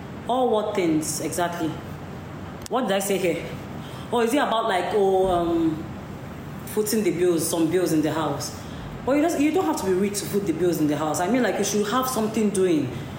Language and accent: English; Onitsha, Anambra, Nigeria; I'm from Onitsha.